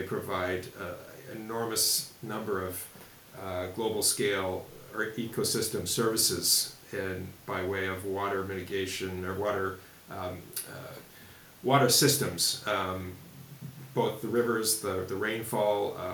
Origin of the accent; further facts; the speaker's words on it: Toronto, Ontario, Canada; now in Montreal, Canada; And I grew up in Toronto, by the way, so